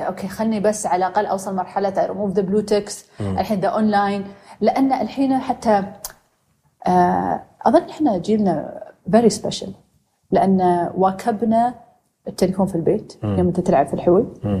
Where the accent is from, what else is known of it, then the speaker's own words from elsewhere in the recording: United Arab Emirates; احنا كاماراتيين مقارنه باخواننا واخواتنا الاجانب اللي عايشين معانا اقل بوايد